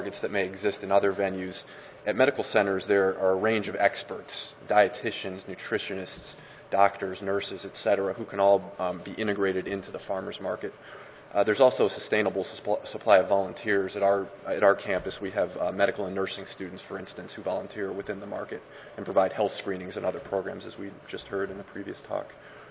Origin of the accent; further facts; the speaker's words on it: Cleveland, Ohio, United States; I'm from Cleveland originally